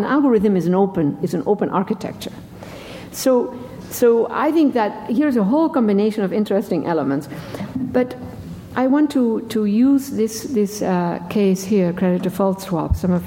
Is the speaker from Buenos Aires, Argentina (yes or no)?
yes; Buenos Aires, Argentina; I remember, I grew up in Buenos Aires, and when I went back to Buenos Aires in the 1990s, the city was a transformed city.